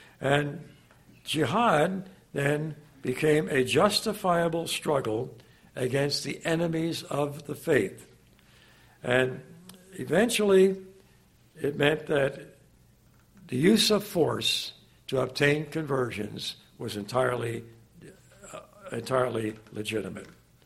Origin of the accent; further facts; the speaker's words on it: Philadelphia, Pennsylvania, United States; In the city of Philadelphia, my hometown